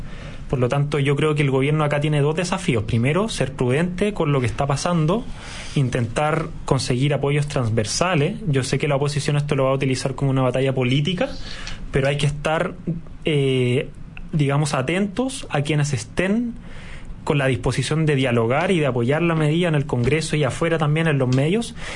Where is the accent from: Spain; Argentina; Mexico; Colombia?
Spain; Como te dije, yo vengo de España y allá la situación era igual o todavía más catastrófica.